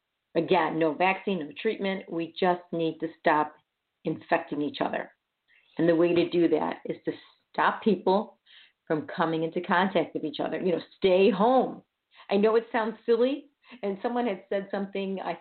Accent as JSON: {"language": "English", "town": "Chicago", "region": "Illinois", "country": "United States", "tie": "born or raised there", "said": "But you know, people love the Chicago Lakefront. I'm born and raised in Chicago."}